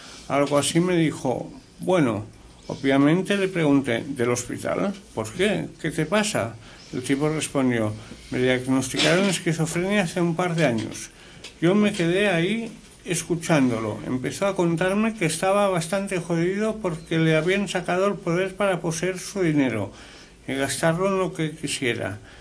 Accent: Argentina; now in Alicante, Spain; Les escribo desde Alicante. Soy argentino y hace ya 10 años que vivo en España.

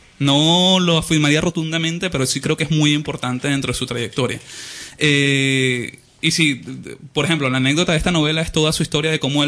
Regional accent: Caracas, Capital District, Venezuela; Yo soy de Caracas. Y a mí me gusta muchísimo esa ciudad.

